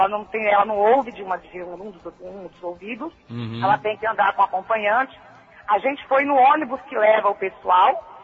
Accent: São Paulo, Brazil; now in Serra Talhada, Brazil; Na verdade, eu não sou de Pernambuco. Eu sou paulista, mas a minha família é toda de Afogado, em Gaveira.

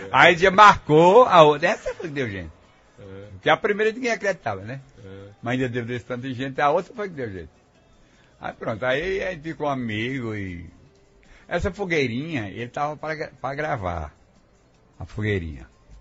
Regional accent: Serra Talhada, Pernambuco, Brazil; eu sou de Serra Talhada

